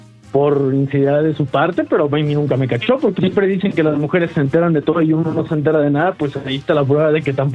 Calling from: Tepatitlán, Jalisco, Mexico; De Tepatitlán, Jalisco.

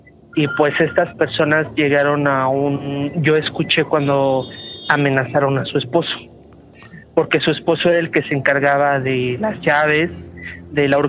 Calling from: Benito Juárez, Mexico City, Mexico; De aquí, de la Benito Juárez, División del Norte.

